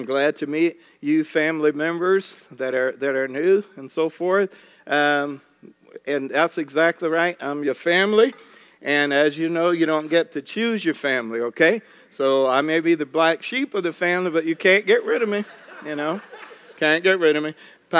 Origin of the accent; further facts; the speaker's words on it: South Carolina, United States; Believe it or not, I am North American, okay, from South Carolina. It may not sound like